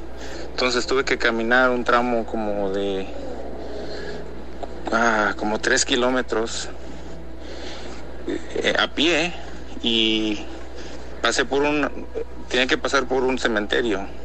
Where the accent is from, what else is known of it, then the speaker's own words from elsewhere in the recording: Morelos, Mexico; now in Arizona, United States; soy de Arizona, originalmente de Morelos.